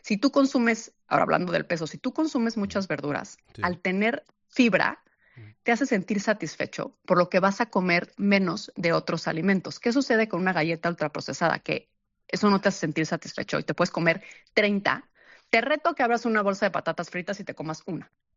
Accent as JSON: {"language": "Spanish", "country": "Mexico", "also_born_or_lived": "New York", "moved": "as an adult", "lives_now": "Madrid, Spain", "said": "soy mexicana, yo conocí a mi ex en Nueva York y me vine a vivir a Madrid porque me casé con él"}